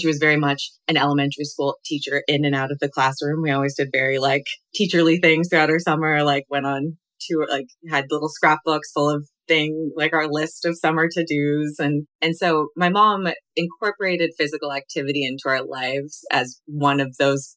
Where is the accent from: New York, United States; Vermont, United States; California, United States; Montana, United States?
Vermont, United States; now in Oregon, United States; And so I grew up in Vermont. I now live in Oregon.